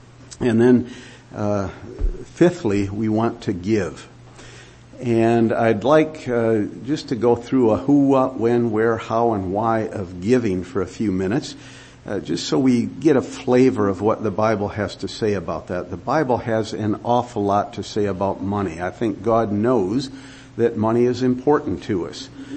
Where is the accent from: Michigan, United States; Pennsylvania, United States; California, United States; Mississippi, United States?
Michigan, United States; Port Huron; I come from the Detroit area, up by Port Huron, actually, but all of those factories, they turn people, in a sense, into nothing but robots.